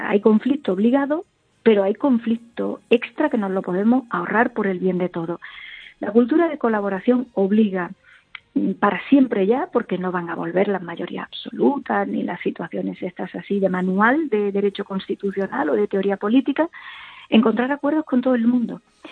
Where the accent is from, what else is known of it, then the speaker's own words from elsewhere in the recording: Andalusia, Spain; y incluida mi tierra, nuestra tierra, Andalucía